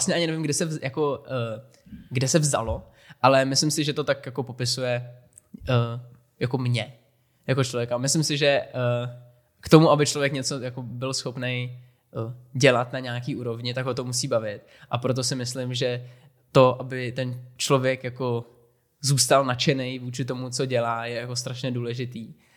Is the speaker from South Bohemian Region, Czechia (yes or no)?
no; Špindlerův Mlýn, Hradec Králové Region, Czechia; Jako dětství ve Špindlu bylo úplně fakt jak z nějakého filmu, to bylo jako super.